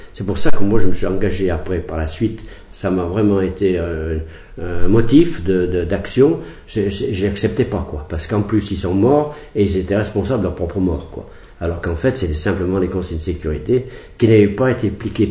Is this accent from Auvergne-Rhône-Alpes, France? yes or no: yes; Firminy, Auvergne-Rhône-Alpes, France; born there; je suis né à Firminy, dans la Loire, le 21 janvier 1938. Je vais avoir 76 dans un mois.